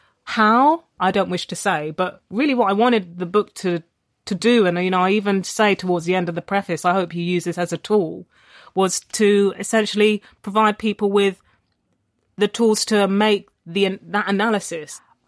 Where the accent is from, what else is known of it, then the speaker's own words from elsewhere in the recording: London, United Kingdom; we were both two kids with single mums, you know, growing up in South London.